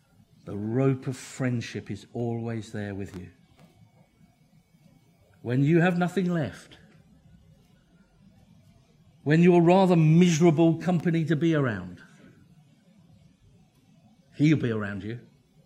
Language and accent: English; Windsor, South East England, United Kingdom; born there; At the age of 17, there was an old man at Windsor Castle, because I was born in Windsor, giving out Christian tracts.